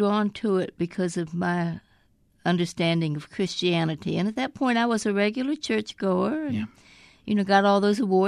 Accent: the South, United States; Of course I'm proud of being a Southerner.

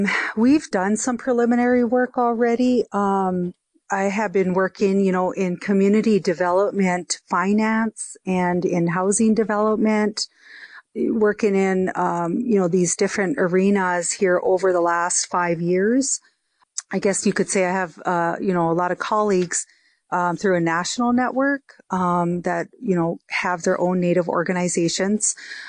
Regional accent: South Dakota, United States; now in Bismarck, United States; being a tribal member myself, you know, I moved from the Siston Wahpeton Sioux tribe. You know, it's just an hour south of Fargo.

